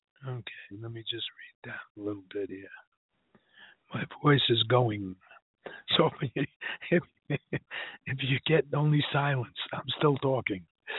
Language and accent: English; Staten Island, New York, United States; He goes, are you the Smiths from Baltimore? I said, no, we're from Staten Island.